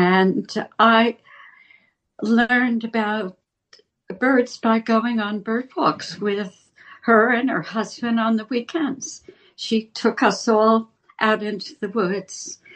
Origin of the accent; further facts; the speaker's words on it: New Jersey, United States; Well, I grew up in New Jersey in the 50s.